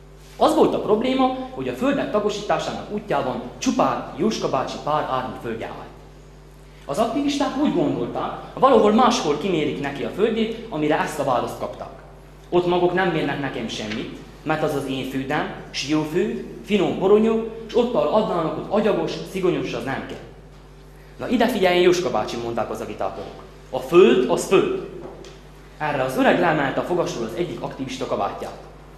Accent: Gyergyóalfalu, Harghita, Romania; Dolgozatom témája a kommunizmus, azon belül a kollektivizálás folyamat a szülőfalumban, Gyergyó Alfaluban.

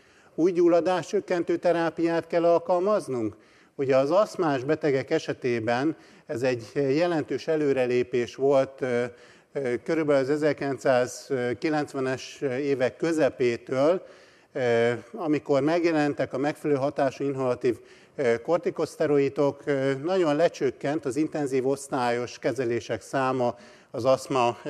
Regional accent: Szeged, Csongrád-Csanád, Hungary; born there; Szeged mindig közel állt a szívemhez, ugyanis itt születtem, illetve itt dolgoztam 15 évig.

